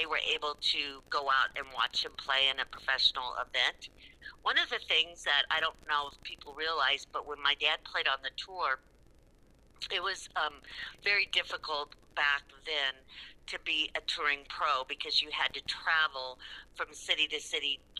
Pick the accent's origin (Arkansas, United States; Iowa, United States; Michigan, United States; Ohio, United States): Iowa, United States; Indianola; I'm from Indianola. I grew up and played golf at Indianola Country Club.